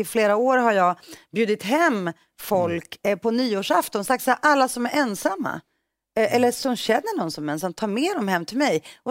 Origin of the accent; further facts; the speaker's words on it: Stockholm, Stockholm County, Sweden; jag växte upp i Rinkeby.